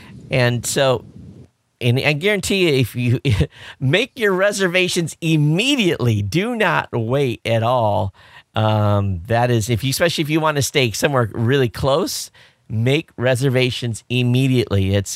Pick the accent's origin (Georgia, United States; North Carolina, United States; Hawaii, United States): Hawaii, United States; but hey, I'm from Hawaii. Downtown is where people from Hawaii go.